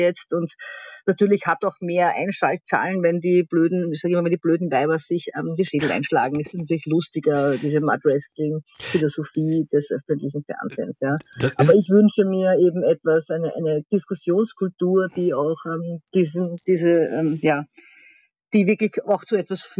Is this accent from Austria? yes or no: yes; Austria; Also zum Beispiel, dass bei uns in Österreich im Parlament gebetet wird